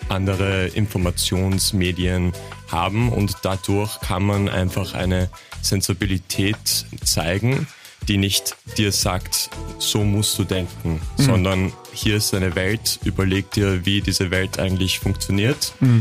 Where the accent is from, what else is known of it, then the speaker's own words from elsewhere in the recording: Baltimore, Maryland, United States; ich bin in den USA aufgewachsen, in Baltimore, eine Stadt, die nicht sehr gut gefördert ist.